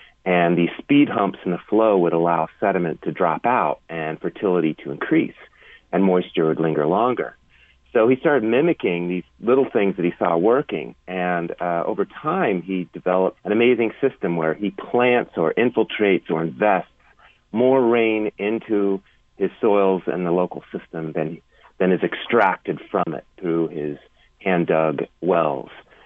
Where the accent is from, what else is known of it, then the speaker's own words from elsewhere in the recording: Tucson, Arizona, United States; my drive was initially kicked in by growing up in Tucson, a dry land community, and seeing our water situation get worse over time